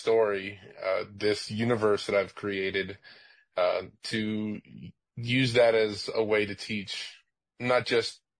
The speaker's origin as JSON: {"language": "English", "region": "California", "country": "United States", "tie": "born or raised there", "also_born_or_lived": "Pensacola, United States", "moved": "yes", "lives_now": "Arizona, United States", "said": "Well, I grew up near Death Valley in California. Plus, I've lived in Pensacola, Florida, as well as here."}